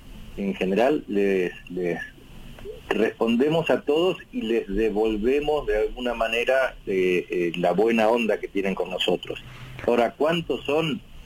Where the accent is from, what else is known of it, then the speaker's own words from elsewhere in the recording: La Plata, Buenos Aires Province, Argentina; obviamente nosotros somos de La Plata, así que a Uruguay íbamos casi todos los fines de semana.